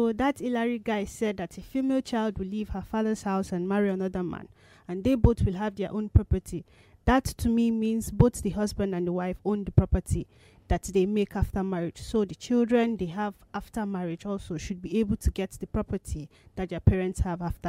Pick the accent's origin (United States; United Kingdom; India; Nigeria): Nigeria; Ogun; from Ogun State.